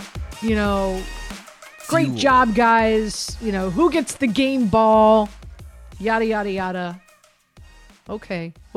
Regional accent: Miami, Florida, United States; Listen, I grew up in Miami. My dad played for the University of Miami, so I grew up a huge Canes fan.

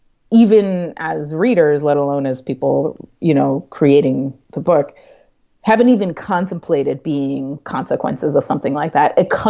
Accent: New York City, New York, United States; I'm a New Yorker

